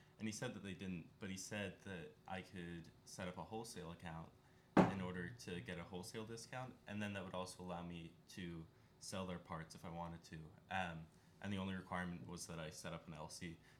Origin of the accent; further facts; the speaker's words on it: Scotland, United Kingdom; because I'm Scottish.